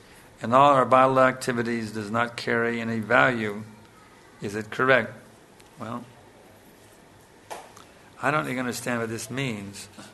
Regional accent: United States; All the women were at home when I grew up in America back in the 50s.

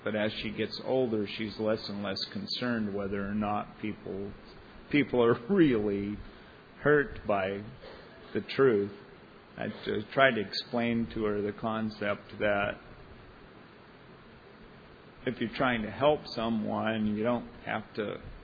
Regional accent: Ireland; the Irish poet, Scottish poet, okay, but since I'm Irish

